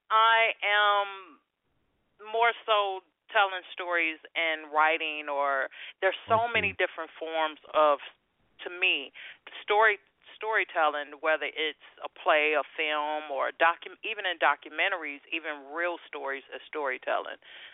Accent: Gary, Indiana, United States; And I was born and raised in Gary, Indiana, by the way.

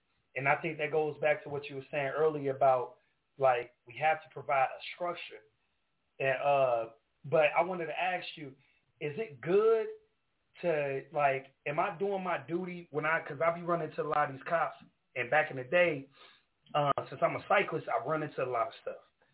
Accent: Chicago, Illinois, United States; Well, I'm a Chicagoan, like birth certificate and everything.

